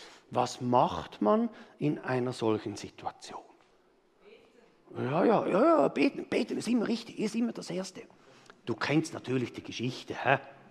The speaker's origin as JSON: {"language": "German", "country": "Switzerland", "said": "wir sind da als Schweizer dann ganz, ganz leise"}